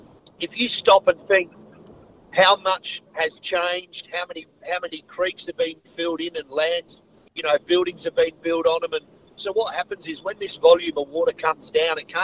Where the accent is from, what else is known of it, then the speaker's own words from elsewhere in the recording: South Australia, Australia; I'm originally from the Riverland